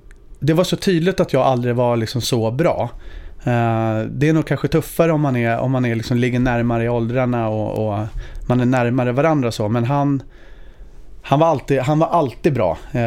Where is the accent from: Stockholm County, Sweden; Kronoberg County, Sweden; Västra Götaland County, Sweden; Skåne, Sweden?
Stockholm County, Sweden; Huddinge; Jag är född uppvuxen i Huddinge. Kommer från en stor familj.